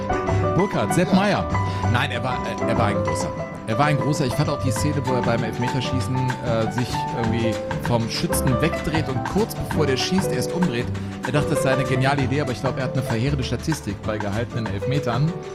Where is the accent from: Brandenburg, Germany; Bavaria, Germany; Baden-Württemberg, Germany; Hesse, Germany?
Bavaria, Germany; Wir singen als Bayer